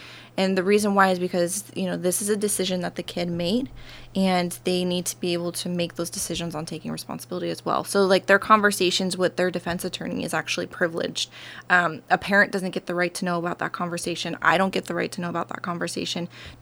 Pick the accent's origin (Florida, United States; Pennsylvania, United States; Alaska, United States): Alaska, United States; Anchorage; My husband and I, we moved here in the beginning of June. We're from Anchorage.